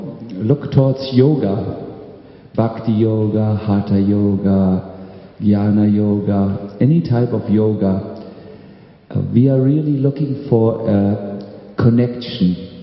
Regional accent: Germany; accent: German; English is a second language; I'm speaking English with a strong German accent, as you might have noticed.

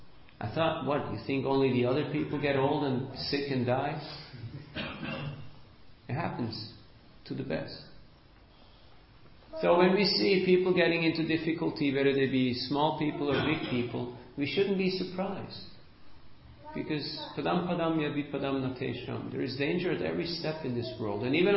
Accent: Switzerland; but I'm from Switzerland, from the mountains.

